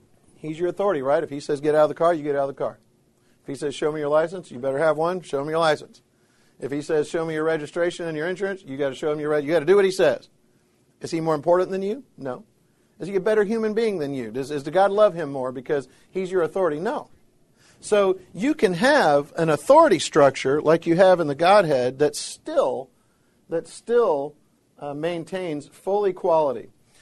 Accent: Florida, United States; I've been to SeaWorld. I grew up in Florida. I've been to SeaWorld several times.

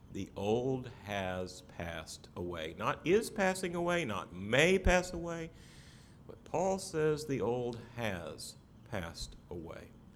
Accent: the South, United States; Now, growing up in the South, you know, you can kind of understand this.

